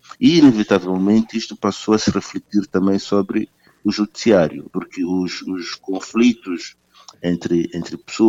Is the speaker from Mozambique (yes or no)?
yes; Mozambique; nós costumamos, como moçambicanos, dizer que o país, na verdade, nasceu em 1992.